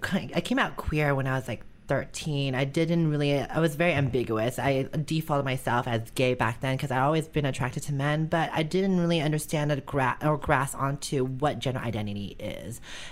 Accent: San Francisco, California, United States; Growing up in San Francisco is awesome.

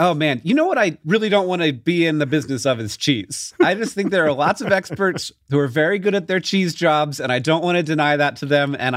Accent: Orlando, Florida, United States; But like, so I grew up in Orlando

